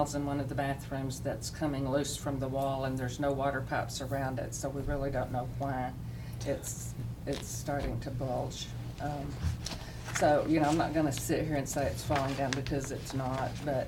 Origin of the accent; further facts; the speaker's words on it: Lamesa, Texas, United States; I was raised in La Mesa.